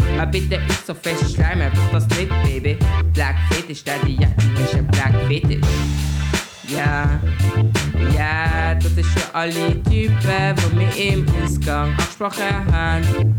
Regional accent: Laufen, Basel-Landschaft, Switzerland; accent: Basel German; Ich bin hier in der Schweiz geboren und aufgewachsen. ich sehe anders aus. Also ich bin schwarz.

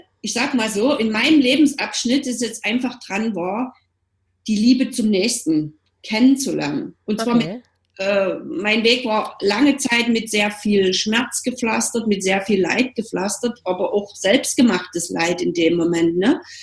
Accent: Germany; ich bin ja in der DDR groß geworden

